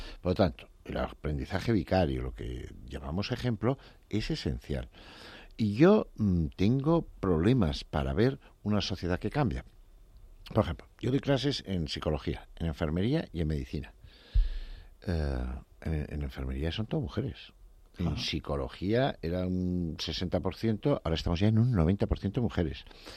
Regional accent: Pamplona, Navarre, Spain; van a mi tierra, a Pamplona, en los Sanfermines

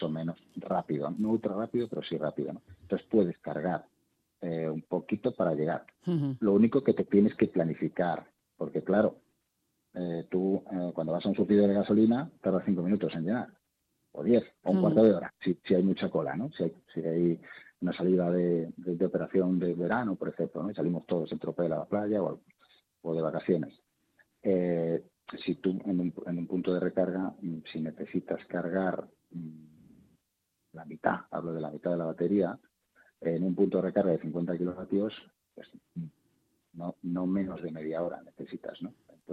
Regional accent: Santa Cristina, Castile and León, Spain; mi pueblo, Santa Cristina, en Zamora, es un pueblecito de 1000 habitantes que tiene a 2 kilómetros de una mente que es como el pueblo grande que tiene 20.000 habitantes donde haces las compras

